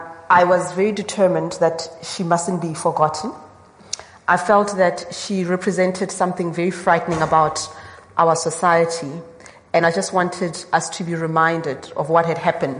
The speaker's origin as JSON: {"language": "English", "country": "South Africa", "said": "because I felt that I managed, as a South African citizen, as a woman, to articulate a final rebuke to Jacob Zuma before he left."}